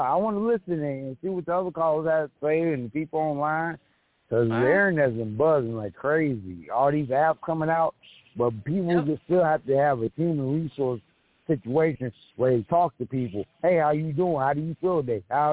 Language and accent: English; St. Louis, Missouri, United States; now in Phoenix, United States; I'm in Phoenix, Arizona right now. I'm from originally from St. Louis, but I'm in Arizona now, so.